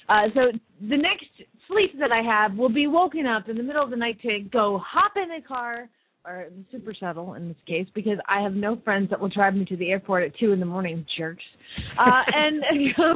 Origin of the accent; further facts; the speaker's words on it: Phoenix, Arizona, United States; from Phoenix, Arizona